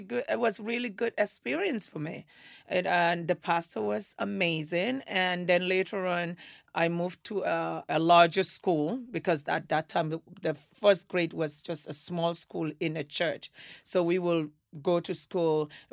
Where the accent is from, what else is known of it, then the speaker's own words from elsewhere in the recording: New York, United States; now in California, United States; And then I came back that time I'm from New York, then went to California.